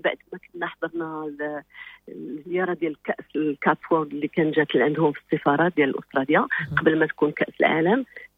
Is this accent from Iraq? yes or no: no; Morocco; ولفوت فينينا عندنا في المغرب كيفاش غادي